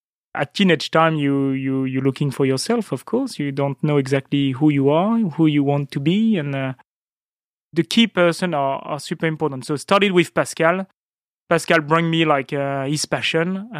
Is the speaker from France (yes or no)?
yes; Beaune, Bourgogne-Franche-Comté, France; I haven't moved very far, actually. I grew up in Beaune, was born there in 1975. My family is attached to Beaune, but family had absolutely no vineyards. But my parents had a flower shop.